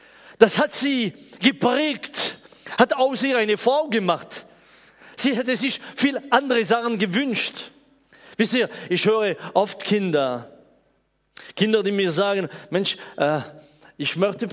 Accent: France; born there; German is a second language; Ich bin als Franzose in Frankreich geboren.

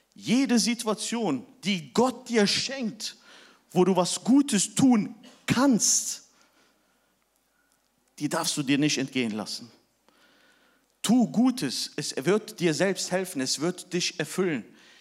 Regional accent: Turkey; Ich sagte, ja, ich habe einen Vollbart und bin Türke.

